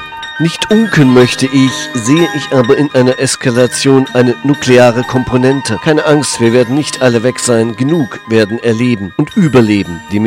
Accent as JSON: {"language": "German", "region": "Thuringia", "country": "Germany", "said": "Als Thüringer der Thüringer Bratwurst nicht abgeneigt"}